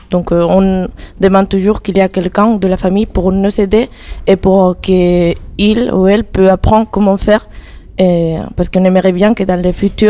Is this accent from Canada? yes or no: no; Spain; French is a second language; moved away as an adult; now in Saint-Pierre-des-Corps, France; Donc moi, je suis espagnole. Et oui, à la base, je suis architecte